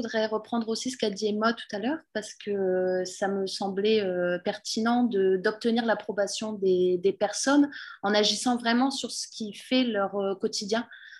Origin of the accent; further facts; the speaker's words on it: Hauts-de-France, France; Moi, je suis du Pas-de-Calais